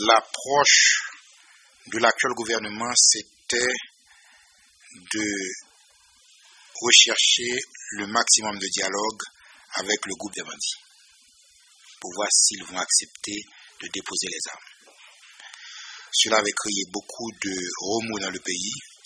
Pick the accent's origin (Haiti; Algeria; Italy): Haiti; notre rôle en tant qu'Haïtien